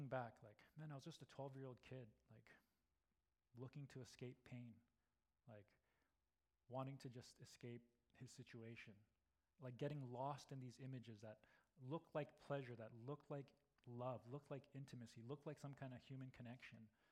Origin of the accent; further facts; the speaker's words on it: Calgary, Alberta, Canada; So I was born and raised in Calgary. My parents are Japanese. They were Japanese immigrants. They landed in Calgary in the early 70s. And growing up, I'm the youngest of four kids